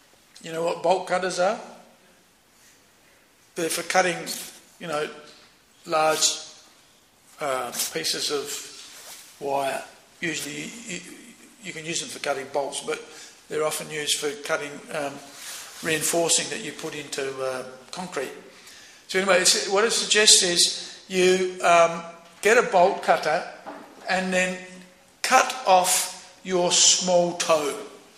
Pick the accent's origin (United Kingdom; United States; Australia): Australia; one day I'm thinking I'm an Australian, I'm a male, I'm a devotee of sorts.